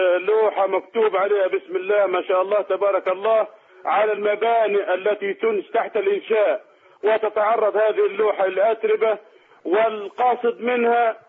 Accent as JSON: {"language": "Arabic", "country": "Libya", "said": "وعندنا في ليبيا نقول عليه الشخشير"}